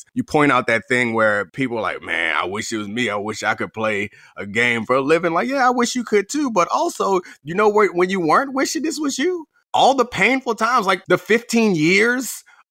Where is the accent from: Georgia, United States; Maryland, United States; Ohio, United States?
Maryland, United States; Baltimore; I grew up in Baltimore, and like we were like decent with snow.